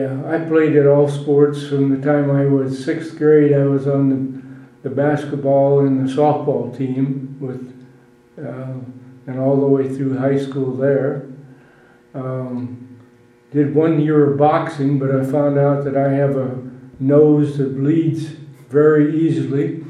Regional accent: Alhambra, Illinois, United States; I'm from the little city of Alhambra, just 15 miles north of here.

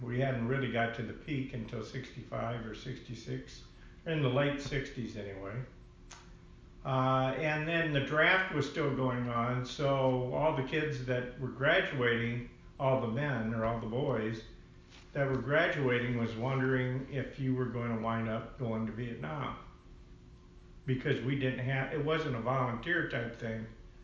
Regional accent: Lake City, Iowa, United States; Lake City, Iowa.

